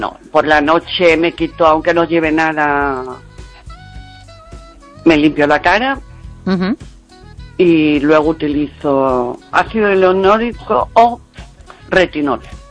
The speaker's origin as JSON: {"language": "Spanish", "town": "Lugo", "region": "Galicia", "country": "Spain", "said": "Soy de Lugo."}